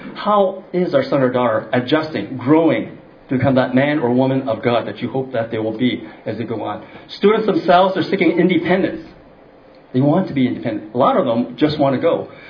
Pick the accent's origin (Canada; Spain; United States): Canada; born there; first language English; I'm Canadian-born Chinese. That's why I'm speaking English. My mother tongue is English, but my parents speak Tuaishan.